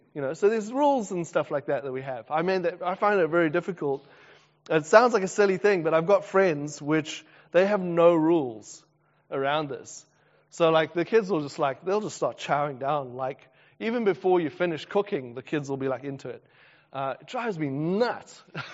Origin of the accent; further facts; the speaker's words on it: South Africa; So I come from South Africa, very traditional, very conservative rules, even about etiquette around eating.